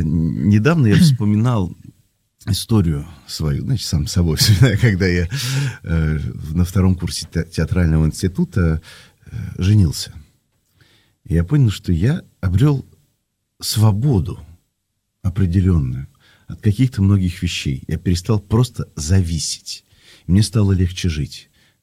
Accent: Moscow, Russia; мы интеллигентные москвичи с вами

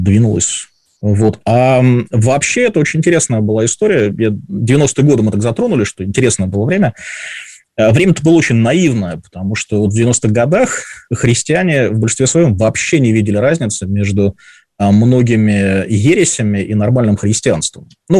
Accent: Vyborg, Leningrad Oblast, Russia; Выборг, мой родной город

